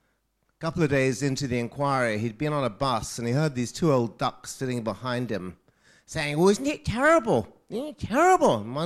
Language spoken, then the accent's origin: English; Brighton, South East England, United Kingdom; when I was a child growing up in Brighton in the 50s and 60s, it was a rather seedy, tatty place.